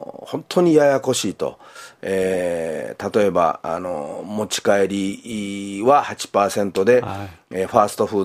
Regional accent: Kyoto, Japan; いや、私は京都なんですけど、

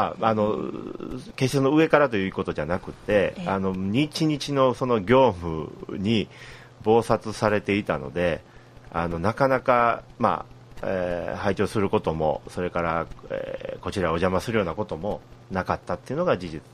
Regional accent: Kyoto, Japan; もちろん私も京都生まれ京都育ち、今、来月48歳になる昭和45年生まれなんですけれども、

